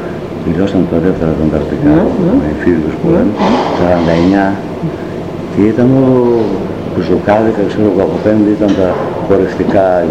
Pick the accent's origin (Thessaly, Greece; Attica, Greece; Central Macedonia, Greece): Central Macedonia, Greece; Serres; also born or lived in Niapouli, Kozani; Εδώ μεγάλωσα από... Έφυγε από εδώ η μάνα μου έγκυος, ξέρω εγώ, Σάραντα και γεννήθηκα εκεί